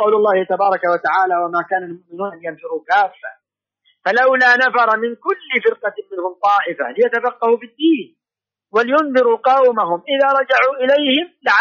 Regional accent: Saudi Arabia; هذه البلاد عندنا في المملكة العربية السعودية

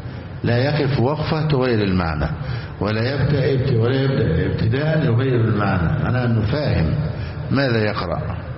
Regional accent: Egypt; مثلا عندنا في مصر مطلوب من الإمام أن يجلس في المسجد من العصر إلى العشاء

